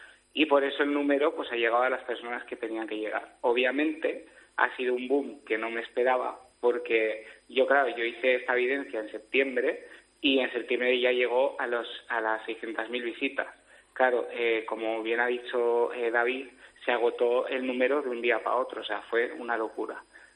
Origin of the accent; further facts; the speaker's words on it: Pamplona, Navarre, Spain; now in Zaragoza, Spain; No, ahora mismo estoy viviendo en Zaragoza.